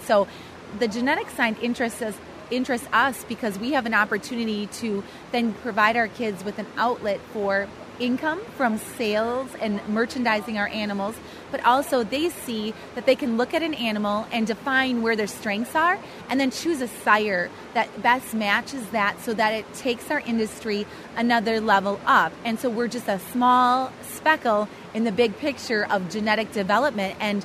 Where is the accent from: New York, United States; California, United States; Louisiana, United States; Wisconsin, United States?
Wisconsin, United States; So we're from Northeast Wisconsin, and my husband and I have four children